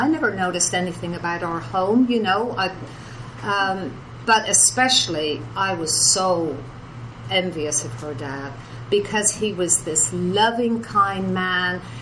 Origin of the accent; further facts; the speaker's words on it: England, United Kingdom; born there; I was born in England, obviously.